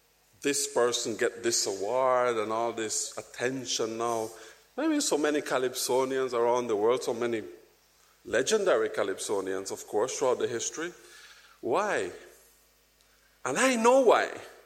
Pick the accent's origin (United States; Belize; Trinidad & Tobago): Belize; It's like that in every single island or in my home country in Belize.